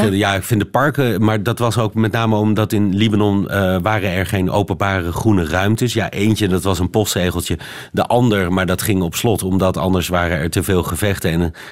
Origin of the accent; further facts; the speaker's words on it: Netherlands; Nee, ik ben Nederlander. En ik heb mijn kinderen Nederlands opgevoed.